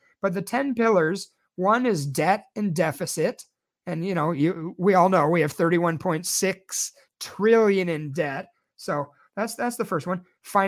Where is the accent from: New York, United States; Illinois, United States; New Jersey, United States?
Illinois, United States; Chicago; You know, look at my hometown of Chicago.